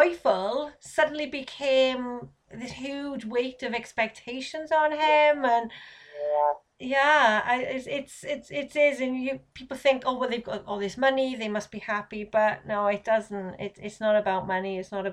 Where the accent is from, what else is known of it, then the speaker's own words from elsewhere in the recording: Wales, United Kingdom; accent: Welsh; But I like my Welsh accent now.